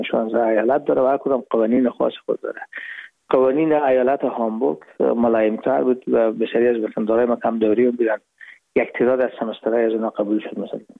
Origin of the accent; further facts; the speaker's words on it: Herat, Afghanistan; now in Hamburg, Germany; ما رفتیم از کابل به هرات و پیش که فاکولته رو پایان برسانیم یا دیپلمی بگیریم از هرات از طریق زمینی داخل مرز ایران شدیم